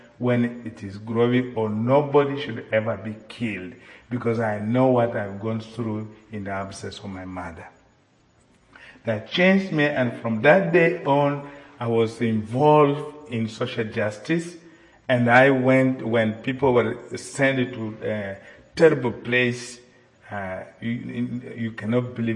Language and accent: English; South Sudan; I speak to you as I come from South Sudan, and I see that beauty of God, that love of God, that reality of God in my life as a fortunate person. I come from a family.